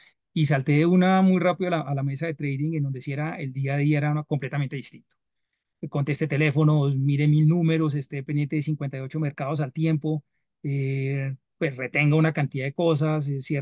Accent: Colombia; also born or lived in New York, United States; Al quinto año nos devolvemos a Colombia.

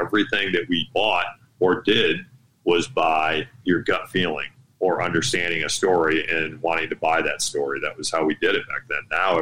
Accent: United States; we grew up on the Mississippi River, so we kind of grew up thinking that we were Huck Finn and always wanted to build the raft and float down the river.

